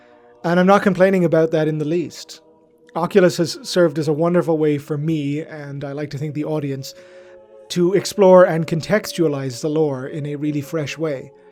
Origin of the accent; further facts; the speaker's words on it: Dublin, Leinster, Ireland; moved away as an adult; now in Toronto, Canada; I am from South County Dublin in Ireland originally, in case you can't tell, although I live in glamorous Toronto, Ontario these days. I happen to be one of those post-global recession emigrants that every Irish person knows